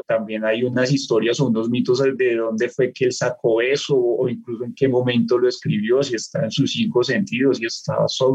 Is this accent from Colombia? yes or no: yes; Colombia; Como historiador, pensaría que es difícil reconocerlo uno porque soy ciudadano colombiano